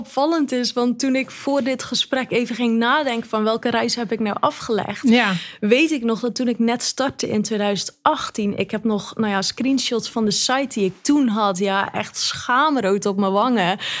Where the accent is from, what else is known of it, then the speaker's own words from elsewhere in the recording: Zeeland, Netherlands; Kijk, ik kom uit Zeeuw-Vlaanderen en misschien horen sommige luisteraars ook wel een accent.